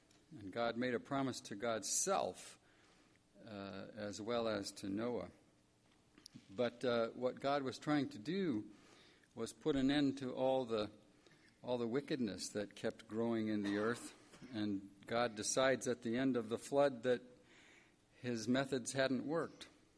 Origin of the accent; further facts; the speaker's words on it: Valparaiso, Indiana, United States; I'm from Valparaiso, Indiana, where I teach in a department of theology at Valparaiso University.